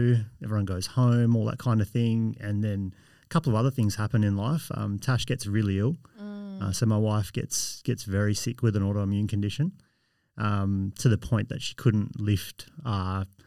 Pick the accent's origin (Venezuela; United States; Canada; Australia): Australia; Perth, Western Australia; I am from Perth. Mm-hmm. I was born in South Perth at a little hospital that's still there, looking a bit old these days. But yes, I've always lived in Perth. We went down south for a year, but I've always been here.